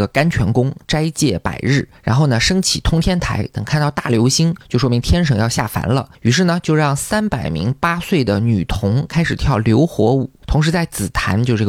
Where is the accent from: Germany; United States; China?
China; 我们中国人